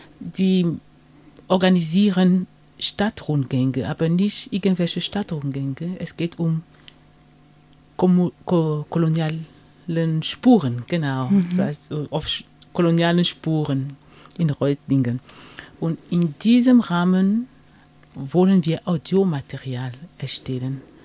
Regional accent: Cameroon; German is a second language; moved away as an adult; now in Germany; ich bin aufgewachsen in Kamerun. Zum Studieren nach Deutschland und der Liebe wegen geblieben.

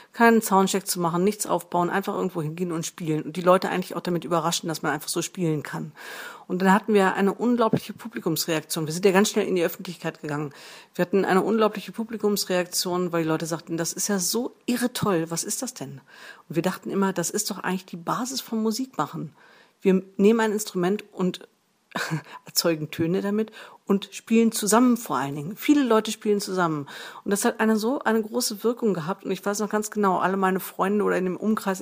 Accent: West Berlin, Berlin, Germany; Ich komme ursprünglich aus West-Berlin

